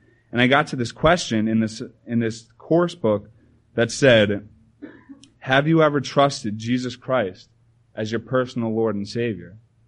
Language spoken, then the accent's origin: English; New Jersey, United States; I grew up in New Jersey, going to the same assembly my whole life.